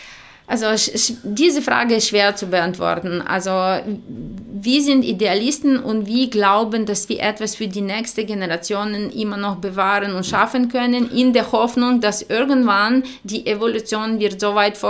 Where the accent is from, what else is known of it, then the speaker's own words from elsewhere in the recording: Ukraine; German is a second language; ich komme ja aus Ukraine, aus Osteuropa.